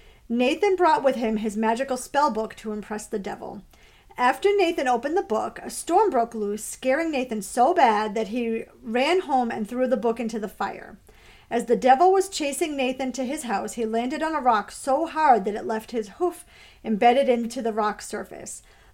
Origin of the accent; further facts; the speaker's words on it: Easton, Massachusetts, United States; You grew up in Bridgewater. I grew up in Easton, which is the next town over.